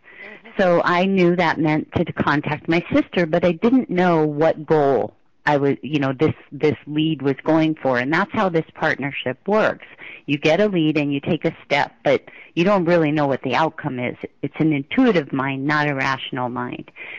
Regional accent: Hawaii, United States; since I'm from Hawaii, I just commented, you know, that it was a freckle.

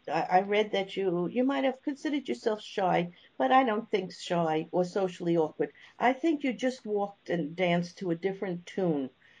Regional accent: New York, United States; I'm from New York.

